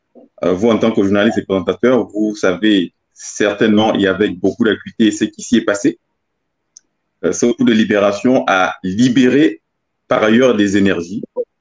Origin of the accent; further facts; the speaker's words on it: Oyem, Woleu-Ntem, Gabon; Je suis né à Ouyem, grandi jusqu'à mes 11 ans au village. J'ai réalisé tout ce que peut faire un villageois, chasse, pêche, piège, plantation. Mon père est à Oussa, ma mère est gabonaise, ma grand-mère était du Cameroun